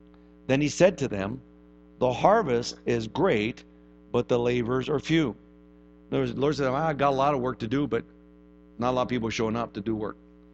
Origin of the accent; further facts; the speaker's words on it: Midwest, United States; Like, I was raised in the Midwest. We don't do that.